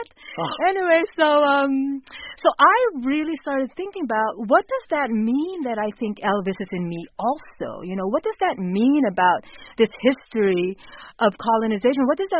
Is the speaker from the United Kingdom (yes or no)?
no; Philippines; myself, as a Filipino, I recognize the colonizer in me. You know, I speak English. I mean, I grew up learning in English.